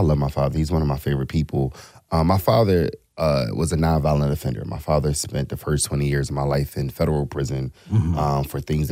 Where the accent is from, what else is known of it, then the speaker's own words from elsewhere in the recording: Germantown, Pennsylvania, United States; I am born and raised in Germantown. I've been there all my life.